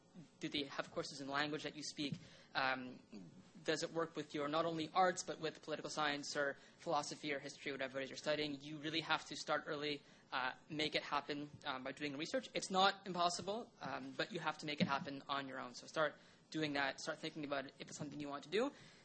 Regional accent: Montreal, Quebec, Canada; Like many of you, I'm from Montreal. I lived here my whole life. I went to high school in Montreal West, so this was my first time ever living for a significant period of time outside of Montreal

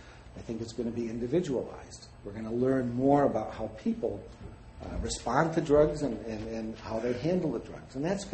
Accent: Michigan, United States; now in Sainte-Anne-de-Bellevue, Canada; You like it down here? I'm from Michigan. You know, I like St. Anne de Bellevue.

